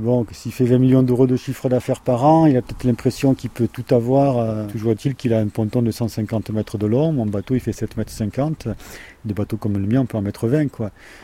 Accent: Arles, Provence-Alpes-Côte d'Azur, France; Mais là, nous, on est des Arlésiens, on est des étrangers.

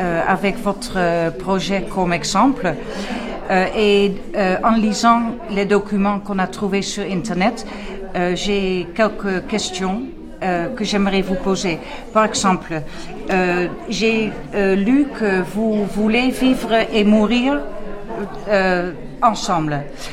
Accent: Nouvelle-Aquitaine, France; je viens de la Dordogne

